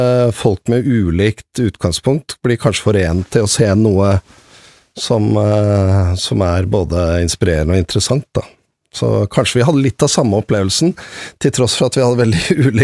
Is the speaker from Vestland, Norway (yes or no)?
no; Oslo, Norway; men kom som barn da, til Norge, og jeg vokste opp her i Oslo